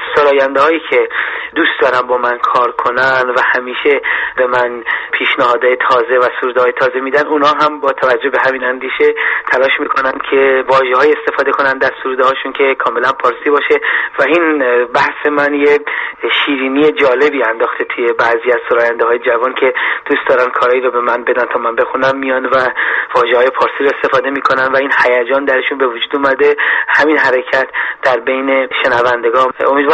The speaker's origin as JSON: {"language": "Persian", "country": "Iran", "said": "به عنوان یک ایرانی که خب در زمینه ادبیات و موسیقی تلاش میکنه، دلم میخواد که پاسدار فرهنگ ملی خودمون باشن"}